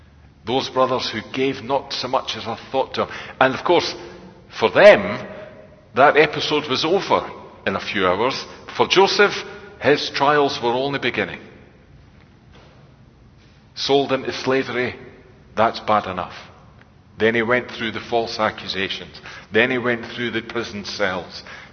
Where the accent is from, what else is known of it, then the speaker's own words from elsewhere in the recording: United Kingdom; Because we're British and we're on an island.